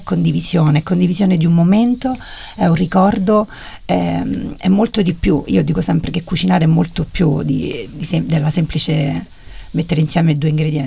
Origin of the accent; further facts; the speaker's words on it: Soriano nel Cimino, Lazio, Italy; Io vengo da Soriano del Cimino, un piccolo paesino nella Tuscia, vicino Roma.